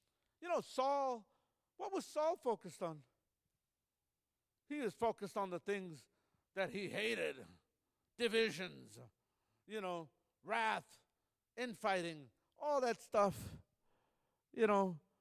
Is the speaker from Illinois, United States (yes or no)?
yes; Chicago, Illinois, United States; also born or lived in Texas; I was born in Texas, but it wasn't easy. Amen. I grew up in Chicago. So, I was born in Texas, but I had to be born again to go back to Texas.